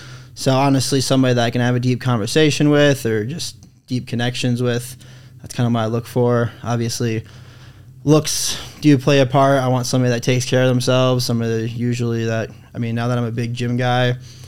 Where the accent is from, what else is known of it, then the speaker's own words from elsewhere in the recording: Michigan, United States; now in Utah, United States; I'm from Michigan.